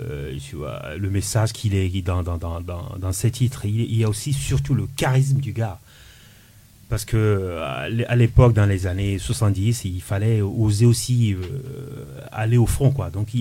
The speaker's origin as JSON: {"language": "French", "town": "Lomé", "region": "Maritime", "country": "Togo", "tie": "born or raised there", "said": "dans mon quartier où j'ai grandi à Lomé, à Bekpota"}